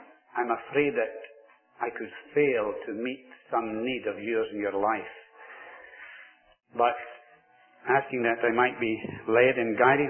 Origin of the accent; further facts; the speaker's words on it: Glasgow, Scotland, United Kingdom; I come from Glasgow, by the way.